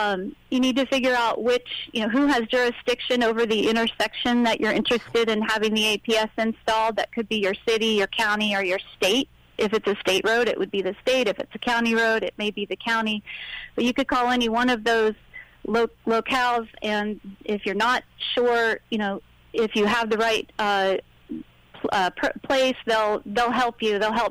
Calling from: Orlando, Florida, United States; Oh, Orlando.

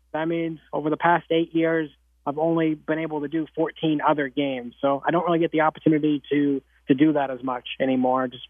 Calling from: Claremont, Illinois, United States; Claremont, Illinois. It's about 30 minutes from Vincennes, Indiana, and about 4 hours from Chicago.

